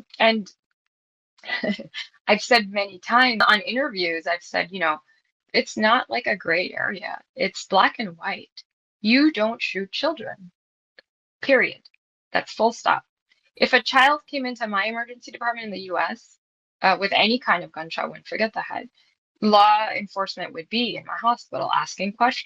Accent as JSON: {"language": "English", "town": "Chicago", "region": "Illinois", "country": "United States", "tie": "born or raised there", "said": "Now, I'm born and raised in Chicago. Like I said, I trained in Chicago. I lived in Chicago and I worked as an attending there."}